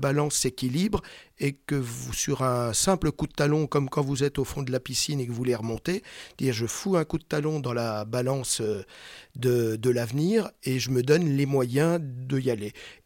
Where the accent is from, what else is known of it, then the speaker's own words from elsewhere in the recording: Centre-Val de Loire, France; Alors, pas très loin d'ici, c'est dans le Berry. D'accord. Dans l'Indre, donc département d'à côté.